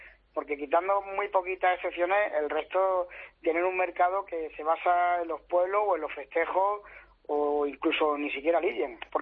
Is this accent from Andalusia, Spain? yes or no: yes; Andalusia, Spain; he querido compartir este homenaje al campo bravo de mi tierra, que, como tú bien sabes, conozco muy bien desde pequeño